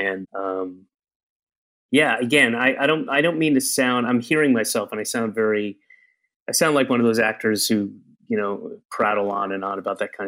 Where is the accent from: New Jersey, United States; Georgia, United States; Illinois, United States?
Georgia, United States; Atlanta; also born or lived in Florida / Connecticut / New York; I was born in Atlanta. I moved a year later, and I moved almost every year until I was 9 and a half and moved back to Georgia, but lived in Florida in 3 different places, lived in Connecticut in 2 places